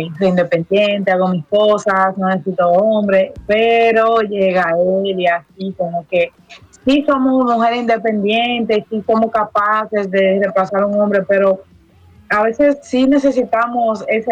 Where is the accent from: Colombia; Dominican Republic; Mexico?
Dominican Republic; en mi país, en República Dominicana, yo cantaba en festivales